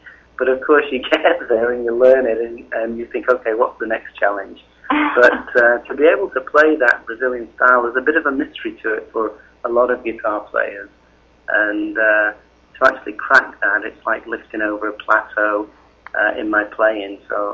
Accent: England, United Kingdom; I'm a Northern English person in England, so if my accent will think I'm from Australia.

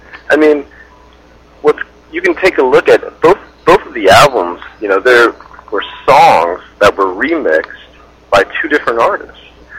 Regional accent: St. Louis, Missouri, United States; I'm from St. Louis, Missouri. I've been playing pretty much my whole life

